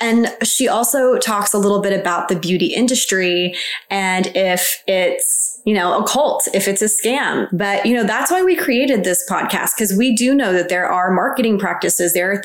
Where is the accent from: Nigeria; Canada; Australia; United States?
United States; Texas; I'm from Texas, so I definitely didn't grow up in the Valley.